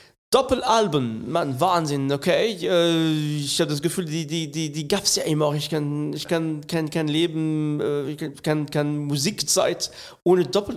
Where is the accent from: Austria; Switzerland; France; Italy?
France; now in Germany; Ich bin ein echter Franzose. Ach. Und bin in Frankreich geboren. Ich habe einen französischen Pass, obwohl ich schon lange in Deutschland lebe.